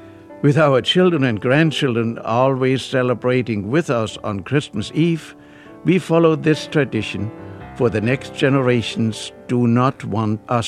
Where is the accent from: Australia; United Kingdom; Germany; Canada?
Germany; now in Waterloo, United States; from Waterloo, New York. I came to this country from Germany in 1954. Now I am 82 years old